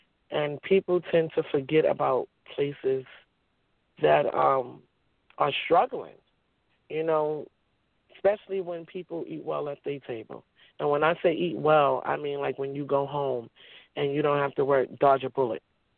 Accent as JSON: {"language": "English", "town": "New York City", "region": "New York", "country": "United States", "tie": "born or raised there", "said": "You know, I was born in Harlem. I was born in the projects. And one thing I was raised with is love. That's how my community survived. My community in Harlem, even though we was not wealthy people"}